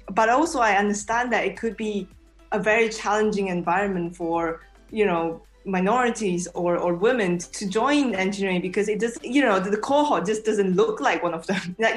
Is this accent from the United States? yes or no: no; Malaysia; moved away as an adult; now in United Kingdom; Yes, I grew up in Malaysia, and I would never imagine like how far my career could have been in the UK.